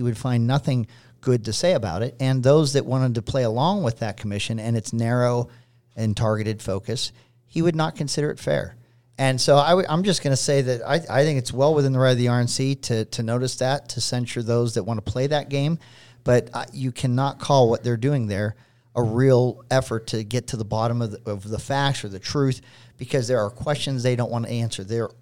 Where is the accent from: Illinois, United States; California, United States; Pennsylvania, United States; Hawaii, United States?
Pennsylvania, United States; Pittsburgh; The background is, it's because I'm a Steeler fan, I grew up in Pittsburgh